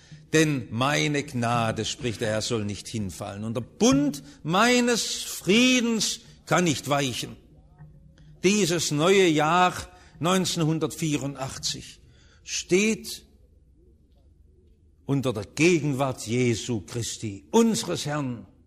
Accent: Stuttgart, Baden-Württemberg, Germany; ich bin ja im Stuttgarter Westen aufgewachsen

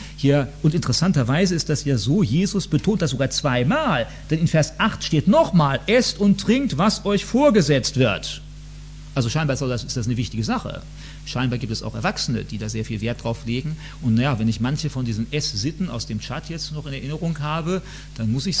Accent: Germany; Wir sind halt so als typische Deutsche, haben gedacht, nicht, man kann überall rumlaufen, auch wenn es Abend ist.

